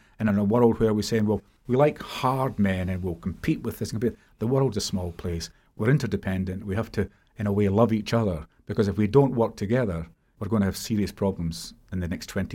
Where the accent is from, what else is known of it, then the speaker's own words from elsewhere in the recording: Scotland, United Kingdom; And as a good European, I often describe myself as, first of all, being Scottish, as a patriot, secondly, European now, and thirdly, British.